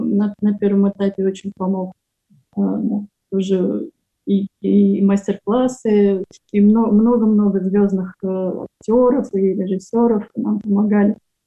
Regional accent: Astrakhan, Astrakhan Oblast, Russia; Поэтому я из Астрахани поехала сначала в Петербург, потом в Москву

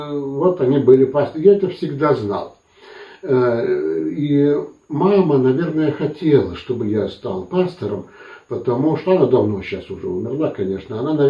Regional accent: Saint Petersburg, Russia; born there; Я родился в 59-м году в Петербурге. Я наполовину немец по национальности. И мои предки были лютеранскими пасторами.

